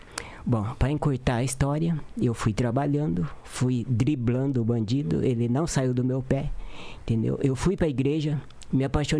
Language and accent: Portuguese; Araruna, Paraná, Brazil; born there; also born or lived in Campo Mourão; Mas eu nasci em Araruna, fui para Campo Mourão